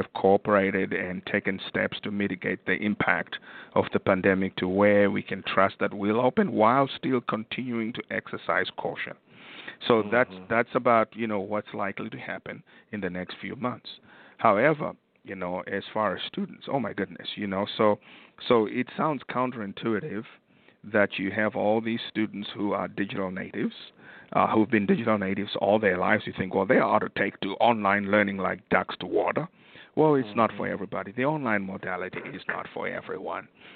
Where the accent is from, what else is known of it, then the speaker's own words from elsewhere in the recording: Zimbabwe; So when somebody found out that I was from Zimbabwe, they said, oh, we want to introduce you to someone.